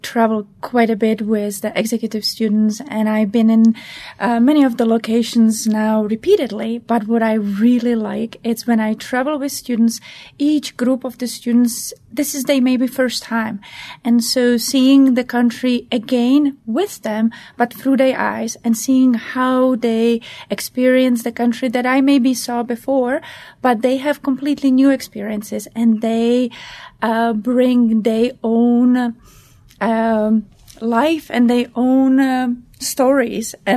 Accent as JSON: {"language": "English", "country": "Czechia", "also_born_or_lived": "New York City", "lives_now": "Charlottesville, United States", "said": "I'm originally from Czechoslovakia, and then the country changed name to Czech Republic."}